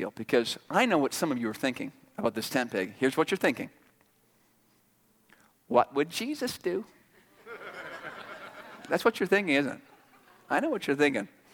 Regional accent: Bellevue, Washington, United States; I grew up in Bellevue, and I went to Sammamish High School in Bellevue.

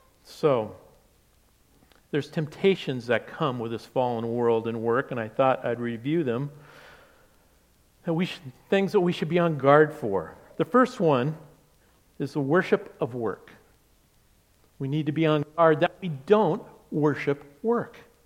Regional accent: Seattle, Washington, United States; You know, I'm from the Seattle area. And since Beth and I left that fair city

